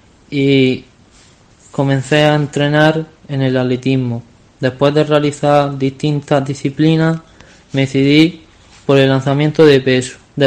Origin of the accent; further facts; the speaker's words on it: Andalusia, Spain; Tengo 19 años, soy de Alba, Almería